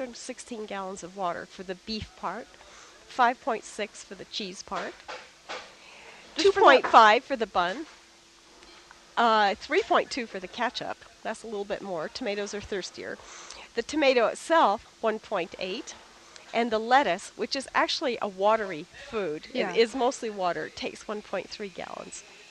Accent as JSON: {"language": "English", "region": "California", "country": "United States", "tie": "born or raised there", "said": "because of when I grew up and growing up in California and actually having a backyard one could eat from."}